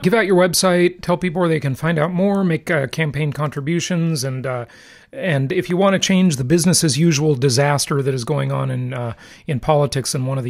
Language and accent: English; Los Angeles, California, United States; when I grew up in Los Angeles and I would go, you know, all around, I lived in Mar Vista, I lived in Culver City, I lived in Santa Monica.